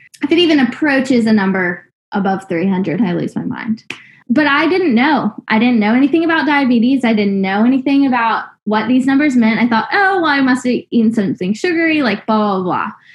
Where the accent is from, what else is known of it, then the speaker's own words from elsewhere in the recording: Richmond, Virginia, United States; I'm from Richmond, Virginia.